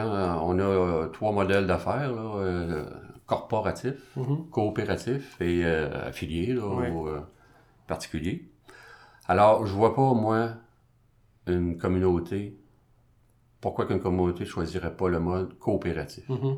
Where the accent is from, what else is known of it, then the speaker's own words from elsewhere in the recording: Sainte-Foy, Quebec, Canada; Non, j'habite à Lévis. Je suis natif de Sainte-Foy. J'ai fait mes études à Sainte-Foy.